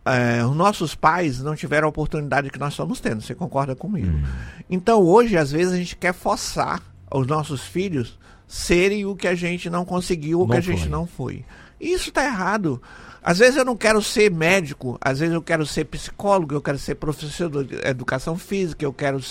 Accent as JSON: {"language": "Portuguese", "town": "Ariquemes", "region": "Rondônia", "country": "Brazil", "said": "eu sou do interior aqui de Ariquemes"}